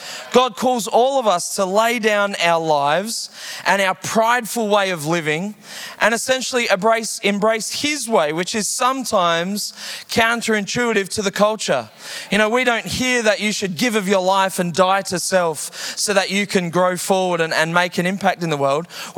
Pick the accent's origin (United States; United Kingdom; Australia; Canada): Australia; Heathridge, Western Australia; also born or lived in Joondalup; I grew up in Heathridge, just the suburb down, 6027. That's my... I was born in Joondalup Hospital when it was called Wanneroo Hospital.